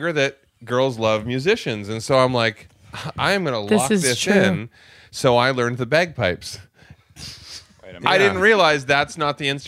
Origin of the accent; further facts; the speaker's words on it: Maple Ridge, British Columbia, Canada; So we grew up just outside of Vancouver in a small town, Maple Ridge